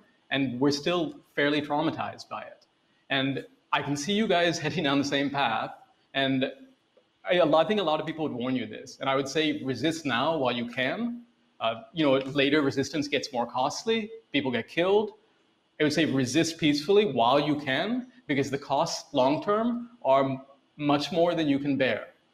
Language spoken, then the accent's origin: English; United States; I grew up in America. I grew up, you know, pledging allegiance to the flag.